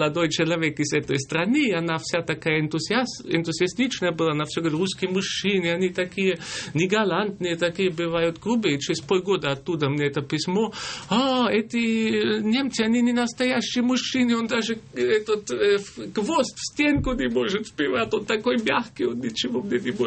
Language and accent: Russian; Germany; поскольку я сдержанный такой немец